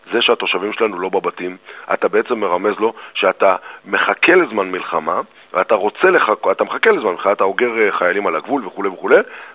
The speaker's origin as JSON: {"language": "Hebrew", "town": "Jerusalem", "region": "Jerusalem District", "country": "Israel", "tie": "born there", "said": "אתם יודעים שאני נולדתי בשנת 70 בירושלים"}